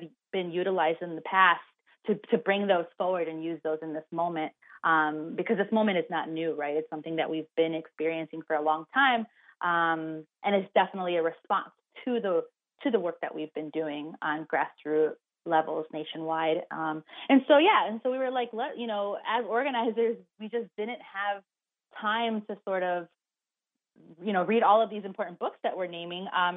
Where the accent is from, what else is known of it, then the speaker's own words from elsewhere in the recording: Chicago, Illinois, United States; I was born and raised in Chicago on the far east side, South Chicago area, and I've been organizing for about 10 years now.